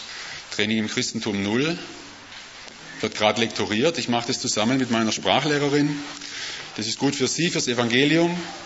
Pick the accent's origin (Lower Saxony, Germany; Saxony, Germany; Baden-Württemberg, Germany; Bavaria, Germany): Baden-Württemberg, Germany; Ingelfingen; now in Bitola, North Macedonia; ich bin dann letztes Jahr im Juni umgezogen. Ich komme aus Ingelfingen in Deutschland, von einer relativ kleinen Gemeinde